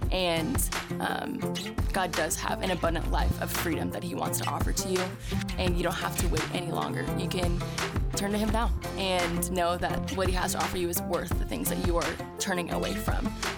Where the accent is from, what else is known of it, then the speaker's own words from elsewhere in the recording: Richardson, Texas, United States; I am from Richardson, Texas.